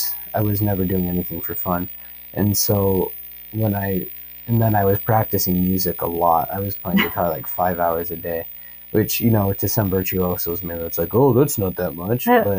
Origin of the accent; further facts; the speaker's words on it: Utah, United States; a lot of my friends growing up in Utah, where everyone's a member of the Church of Jesus Christ of Latter-day Saints, you know.